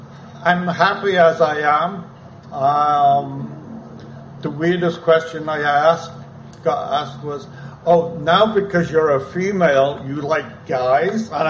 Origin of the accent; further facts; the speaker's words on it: Liverpool, North West England, United Kingdom; growing up in Liverpool, they were very accepting back in the 70s and the 60s. Because in Liverpool, we saw everybody as a human being